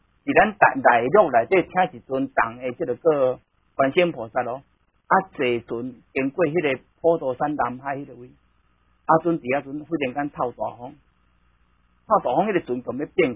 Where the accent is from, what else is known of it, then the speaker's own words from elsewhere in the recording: Taiwan; 我要给你建设一个道场，我台湾人。